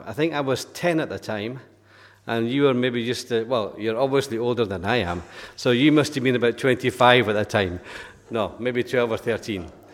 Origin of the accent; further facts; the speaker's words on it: Muirhead, Scotland, United Kingdom; moved away as an adult; also born or lived in West Lothian / Stirling / England; now in France; And I lived in West Lothian, Stirling, and I spent a few years in England as well. But I was born in Muirhead, in Lanarkshire.